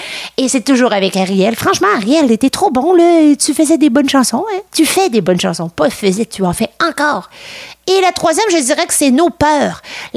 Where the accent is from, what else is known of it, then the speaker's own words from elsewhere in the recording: Sainte-Félicité, Quebec, Canada; je suis née en Gaspésie et j'ai été élevée là-bas, donc ça, c'était vraiment trop chouette.